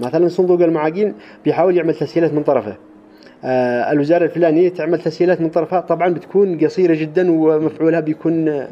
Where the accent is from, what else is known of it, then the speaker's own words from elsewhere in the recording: Yarim, Ibb, Yemen; من أبناء محافظة إب يريم.